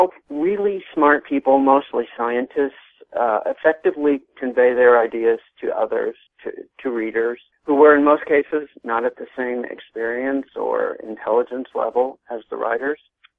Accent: Illinois, United States; Well, I grew up in Illinois, where my family's business was printing

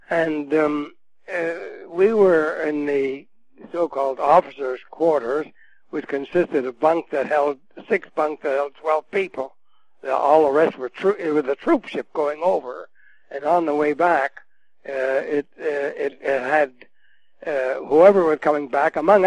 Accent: Canada; and he learns I'm Canadian, and his eyes light up

